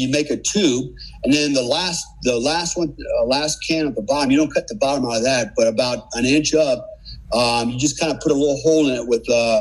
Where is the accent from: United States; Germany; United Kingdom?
Germany; Growing up in Germany, you know, we lived in a close knit, you know, military community.